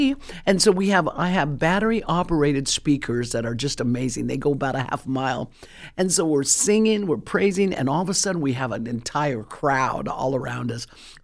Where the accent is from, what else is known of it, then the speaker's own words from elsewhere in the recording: United States; I'm American, yes, I am American, but I have a burden for America.